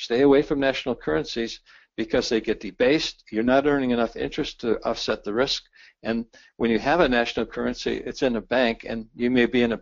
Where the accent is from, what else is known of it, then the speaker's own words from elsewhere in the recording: Ohio, United States; me as a young boy growing up in Ohio and remembering my parents driving the family car into the local gas station